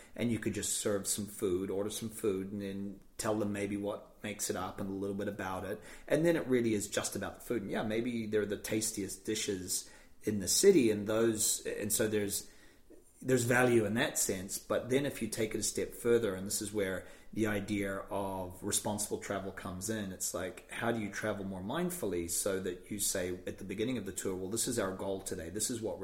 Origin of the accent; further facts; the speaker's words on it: New Zealand; Sipping Yorkshire tea and which is a nice taste of home, even though I'm from New Zealand.